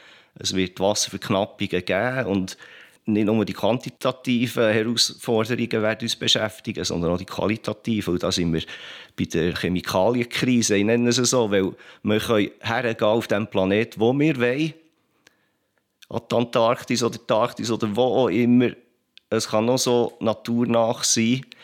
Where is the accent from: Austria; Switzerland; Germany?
Switzerland; bei uns in der Schweiz ist das so selbstverständlich, dass man den Solidaritätsgedanken vielleicht gar nicht mehr wahrnimmt